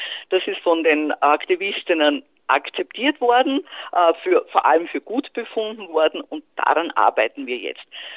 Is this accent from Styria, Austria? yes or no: no; Burgenland, Austria; wenn ich jetzt an mein Heimatbundesland Burgenland denke